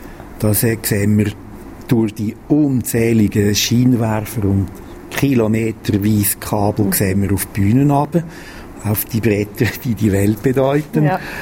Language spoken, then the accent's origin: German; Arth, Schwyz, Switzerland; Ja, ich bin in Art aufgewachsen mit Haufen Geschwistern, jawohl. Und später sind wir nach Goldau gezügelt und haben dort zwei Häuser gebaut, dass alle Platz hatten.